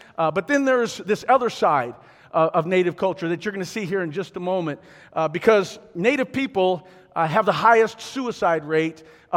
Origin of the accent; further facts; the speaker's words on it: Fort Belknap, Montana, United States; I'm from Fort Belknap, Montana